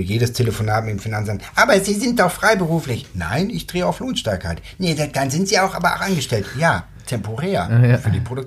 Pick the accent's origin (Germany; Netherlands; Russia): Germany; Herne, North Rhine-Westphalia; Nee, die Eltern kommen aus Bremen. Ich bin aber tatsächlich ein Ruhrgebietskind sozusagen. Ja. Und da bin ich geboren und dann bin ich in Herne groß geworden, in einem schönen Waldhaus.